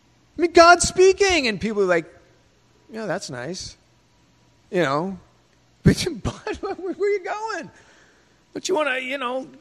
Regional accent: New York, United States; I found myself in a pub with two of my buddies in a town next to where I grew up and lived on Long Island.

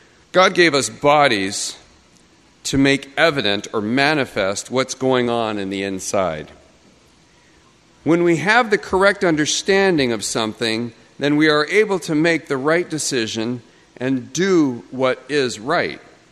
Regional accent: California, United States; moved away; If you don't know me, I'm originally from the Southern California area and came here in 1993. So that means I've been here for 26 years.

